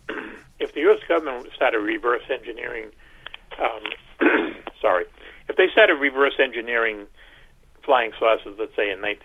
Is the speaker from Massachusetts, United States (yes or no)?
yes; Boston, Massachusetts, United States; I grew up in Boston and in the 50s